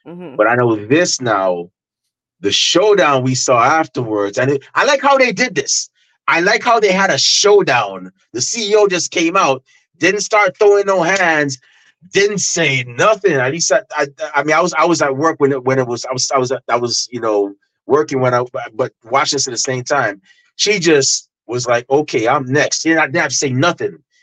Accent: Guyana; accent: Guyanese; I got into my Guyanese accent, and you know, I was just so happy seeing, you know, a fellow Guyanese win a title.

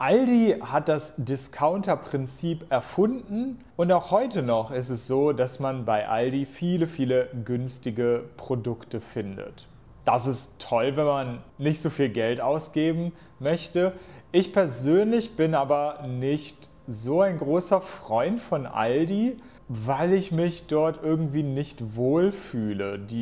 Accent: Hanover, Lower Saxony, Germany; In meiner Heimatstadt Hannover gibt es diesen Supermarkt aber nicht.

